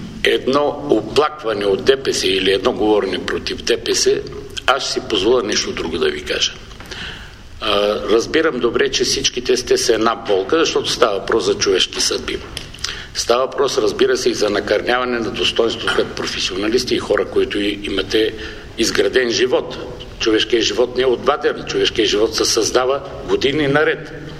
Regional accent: Kardzhali, Kardzhali Province, Bulgaria; Нека да не се съмнявате. Аз съм от Кърджали.

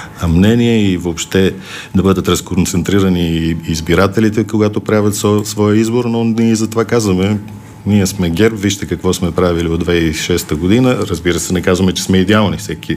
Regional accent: Sofia, Sofia City, Bulgaria; Роден съм в София, 63-та година, завършил съм 35-то училище в София.

